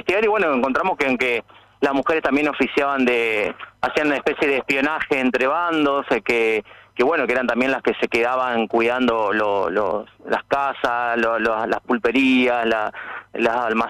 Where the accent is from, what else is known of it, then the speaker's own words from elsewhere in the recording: Santa Fe, Argentina; entonces si bien yo soy santafesino, me muevo bastante por el país para filmar.